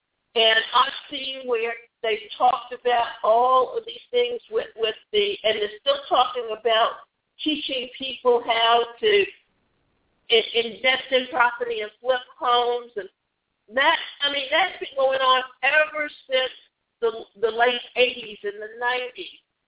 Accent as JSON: {"language": "English", "region": "Georgia", "country": "United States", "said": "And why Coca-Cola? Because we come from Georgia, and Coca-Cola was a Georgia company."}